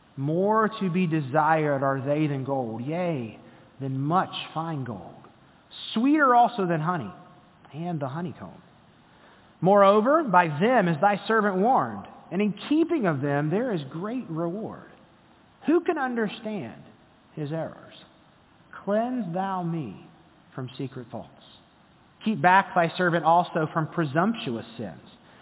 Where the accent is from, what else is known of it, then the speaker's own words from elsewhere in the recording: the South, United States; Now, I grew up in the South, and so in some of my church services, glory was a little more used in a few different ways.